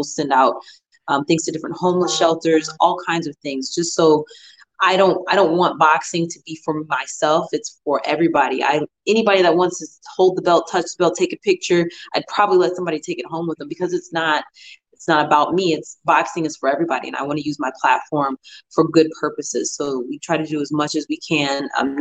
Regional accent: Belleville, Illinois, United States; I was raised by my great aunt, and I come from Belleville, Illinois. So that's maybe like 4.5 hours south of Chicago, really close to St. Louis. So I claim St. Louis and I claim Belleville.

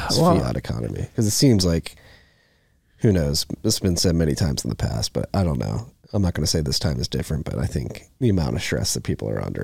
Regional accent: Philadelphia, Pennsylvania, United States; Like I'm from Philadelphia, and I was back on the East Coast all summer

